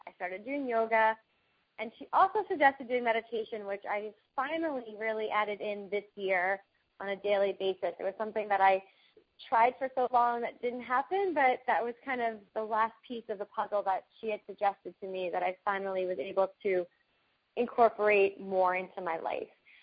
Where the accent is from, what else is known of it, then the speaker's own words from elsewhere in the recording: New Hampshire, United States; also born or lived in New York City; I've lived in New York City, and I grew up in New Hampshire. So I'm an East Coast girl living out in the sunshine